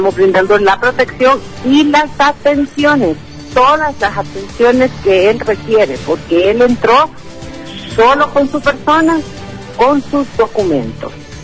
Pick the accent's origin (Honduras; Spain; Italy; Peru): Honduras; nosotros como hondureños lo que le podemos garantizar es su seguridad